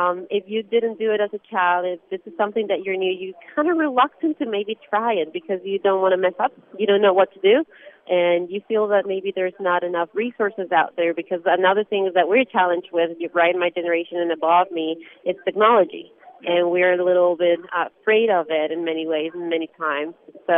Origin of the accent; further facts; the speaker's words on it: Ecuador; now in Maryland, United States; I'm from Ecuador. I have only been here since 2001